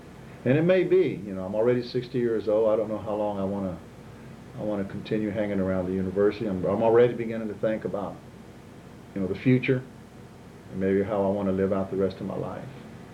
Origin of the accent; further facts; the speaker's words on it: Houston, Texas, United States; Well, this is my hometown. I've never really wanted to go anywhere else. You know, I was born here. I come from a large family.